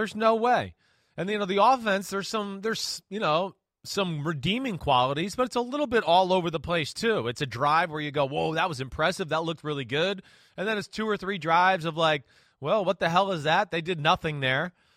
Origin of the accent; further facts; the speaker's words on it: New Jersey, United States; I know I don't say Bengals, but I'm from New Jersey